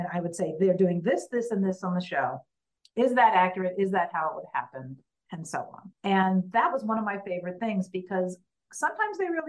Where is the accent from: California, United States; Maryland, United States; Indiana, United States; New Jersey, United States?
Maryland, United States; And she's an American transplanted, and she's from my home state of Maryland, all of which are coincidences.